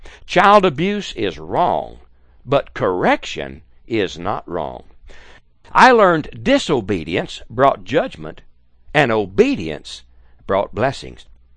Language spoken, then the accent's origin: English; Bauxite, Arkansas, United States; born there; I was born in December 1943 in a hospital in Bauxite, Arkansas, a town that was created in a 99-year lease to Alcoa Aluminum Company.